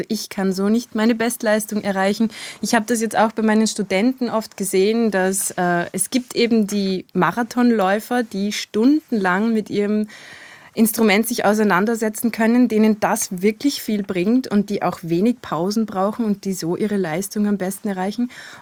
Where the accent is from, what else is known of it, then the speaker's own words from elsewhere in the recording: Upper Austria, Austria; Ich bin Oberösterreicher.